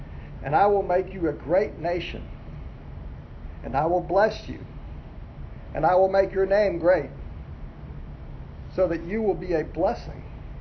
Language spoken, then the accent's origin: English; Arizona, United States; Sandy and I grew up in Arizona, and there's some places out in the desert where you can go outside the city